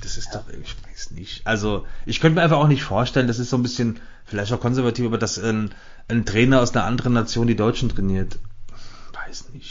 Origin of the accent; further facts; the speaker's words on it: Germany; man ist ja als Deutscher, hat man es ja immer so ein bisschen schwer mit der Vergangenheit